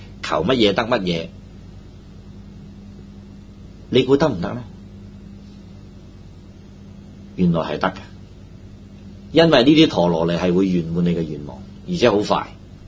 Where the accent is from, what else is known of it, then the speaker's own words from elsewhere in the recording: Guangdong, China; 因為我哋中國嘅廣東人啱唔啱啊？我哋講廣東話